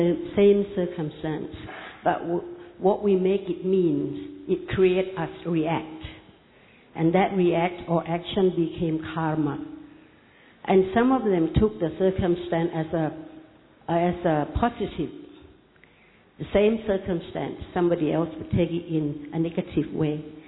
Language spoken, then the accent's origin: English; Thailand; from Thailand.